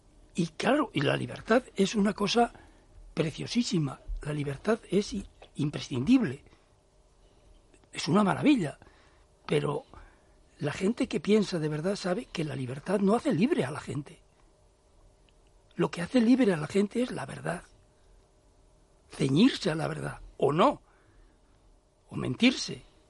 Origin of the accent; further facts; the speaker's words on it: Burgos, Castile and León, Spain; yo soy de Burgos, en Burgos toda la vida se ha dicho influyente.